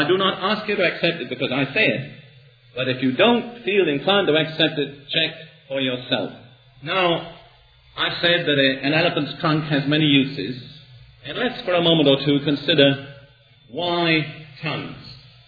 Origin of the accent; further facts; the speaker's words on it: England, United Kingdom; I wouldn't dare to say it as an Englishman.